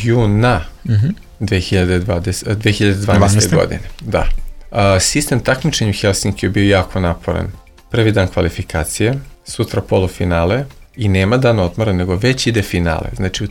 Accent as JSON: {"language": "Serbian", "region": "Belgrade", "country": "Serbia", "said": "Ja sam bio momak sa Starog Sajmišta. Imao sam 21 godinu"}